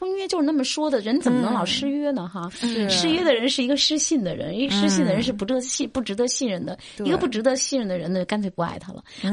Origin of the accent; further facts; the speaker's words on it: Beijing, China; 你像我们北京人跟人讲，一个那个跨栏背心